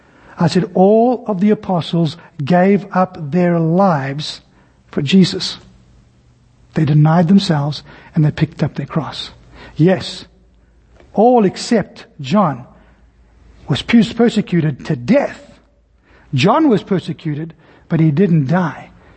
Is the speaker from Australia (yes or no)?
no; South Africa; As South African soldiers, we from South Africa, we went up to North Africa, to Egypt specifically.